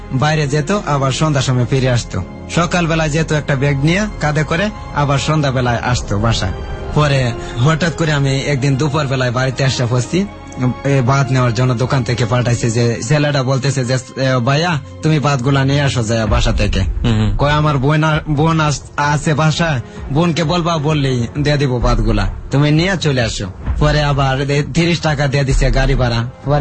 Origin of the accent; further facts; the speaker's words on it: Barhatta, Mymensingh Division, Bangladesh; পরে আমি বললাম যে আমার বাড়ি বারহাটা।